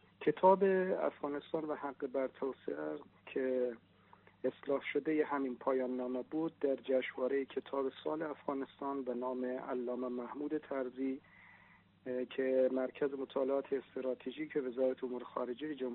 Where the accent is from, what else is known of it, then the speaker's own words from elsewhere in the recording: Iran; also born or lived in Kabul, Afghanistan; که در سال 1357 در محله چندابول در شهر کابل به دنیا آمدم. با توجه به روی کار آمدن حکومت کمونیستی در افغانستان، خانواده ما مجبور شدند که به ایران مهاجرت کنند.